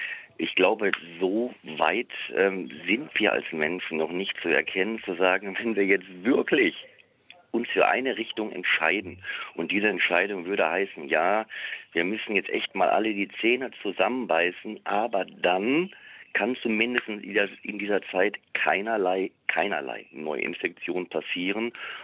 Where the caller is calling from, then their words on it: Gelsenkirchen, North Rhine-Westphalia, Germany; Ich komme aus Gelsenkirchen und habe festgestellt, dass es auch hier bei uns sehr, sehr unterschiedliche Regeln gibt